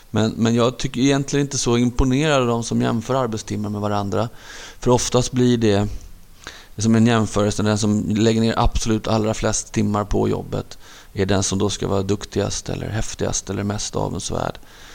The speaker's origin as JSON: {"language": "Swedish", "town": "Stockholm", "region": "Stockholm County", "country": "Sweden", "tie": "born or raised there", "said": "jag var uppvuxen i Hagsätra, en förort söder om Stockholm då, på ett betonghus på 9:e våningen."}